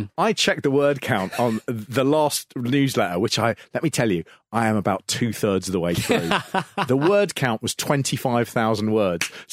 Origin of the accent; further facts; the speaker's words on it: Hatch End, London, United Kingdom; So growing up in Hatch End, you knew Barry Cryer very well as being one of the most famous men in the world because he lived in Hatch End.